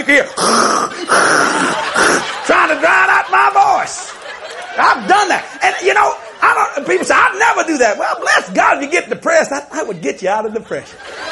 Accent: Louisiana, United States; We're from Louisiana. There's great opportunities to fail.

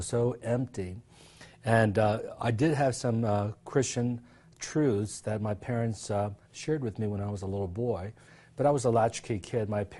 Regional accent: Baltimore, Maryland, United States; At the Baltimore Civic Center, where I grew up in Maryland, they had sold out in a matter of hours, 15,000 tickets.

